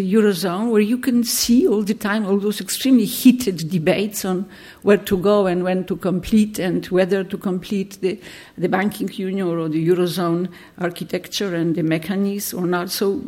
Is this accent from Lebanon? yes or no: no; Poland; is I come from Poland without a hope to become part of Europe.